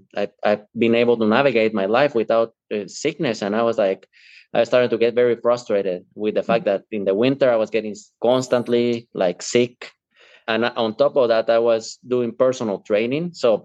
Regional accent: Guatemala; moved away; I'm originally from Guatemala.

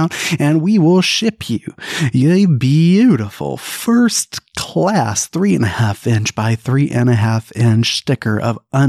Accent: Mobile, Alabama, United States; Wings of Life Faith-Based Addiction Recovery Center in my hometown of Mobile, Alabama.

